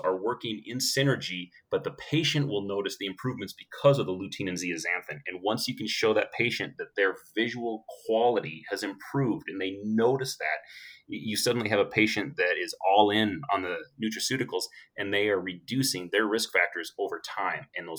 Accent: San Antonio, Texas, United States; So I'm from San Antonio, or currently living in San Antonio. So the grocery store that we have in town is HEB.

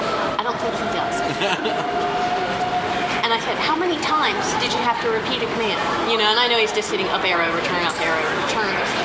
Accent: North Carolina, United States; We're from North Carolina.

